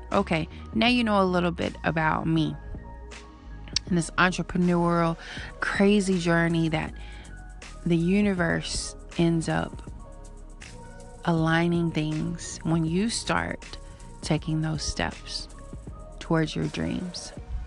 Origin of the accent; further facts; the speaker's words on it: Oklahoma, United States; also born or lived in California; I live in Oklahoma. I was born in California. I'm a Cali-Oki. So my parents moved here, I want to say when I was about 8 years old.